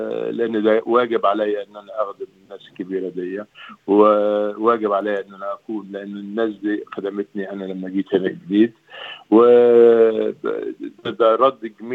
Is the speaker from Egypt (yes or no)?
yes; Egypt; moved away as an adult; now in Australia; أنا جاي من مصر، كانوا ساعتها 90 مليون نسمة جاي هنا، كل أستراليا خلت 20 نسمة